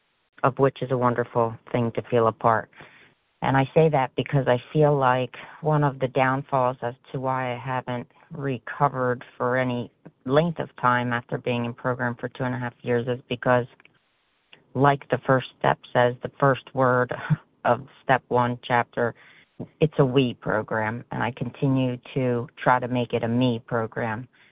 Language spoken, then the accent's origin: English; New Jersey, United States; I'm from New Jersey.